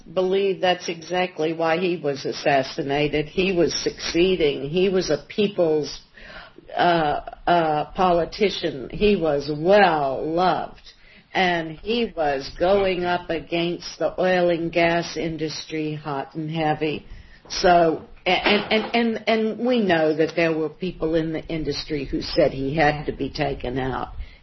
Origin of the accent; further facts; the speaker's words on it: New Orleans, Louisiana, United States; I was born there. I grew up in Louisiana. I call it New Orleans.